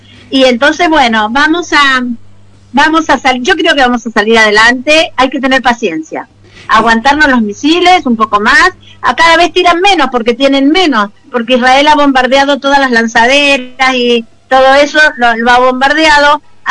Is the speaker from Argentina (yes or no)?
yes; Mendoza, Argentina; moved away as an adult; also born or lived in Buenos Aires; me llevaron a los 8 años a Mendoza. Crecí en Mendoza, estudié en la Universidad de Mendoza y después me volví a Buenos Aires